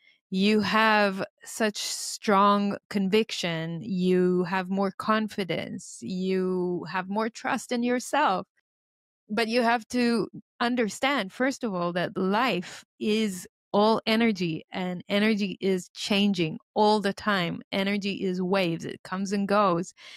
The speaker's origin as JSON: {"language": "English", "country": "Israel", "tie": "born or raised there", "also_born_or_lived": "Australia", "said": "No, I grew up here. I was born here in Israel, and I'd served the army, and then after the army, I traveled to Australia, and then I stayed there for 6 years"}